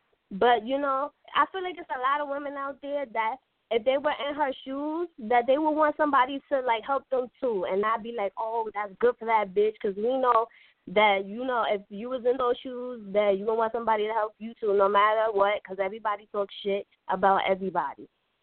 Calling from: Far Rockaway, New York, United States; I'm from Far Rockaway, New York.

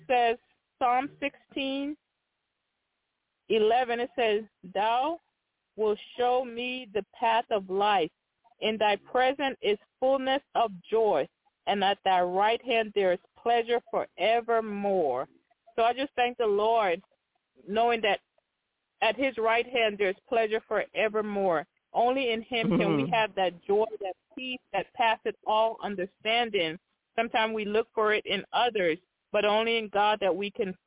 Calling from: Tennessee, United States; I'm calling from Tennessee.

